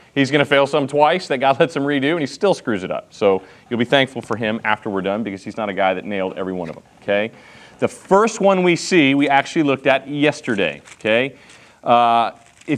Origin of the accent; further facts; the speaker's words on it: Clovis, United States; because we're all from Clovis and can't say things correctly in Hebrew